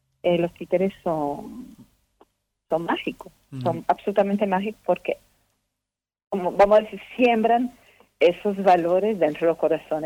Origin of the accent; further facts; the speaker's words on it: France; now in Venezuela; Yo vivo en la Isla Margarita, yo soy francesa, pero llevo muchos años en la Isla Margarita, en Venezuela